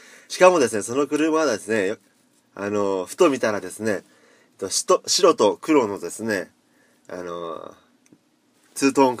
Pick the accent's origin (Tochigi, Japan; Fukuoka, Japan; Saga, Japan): Saga, Japan; 私は佐賀県出身なんですけれども、佐賀県は、平野ですので、よく自転車でですね遊ぶっていうことが多かったんですね。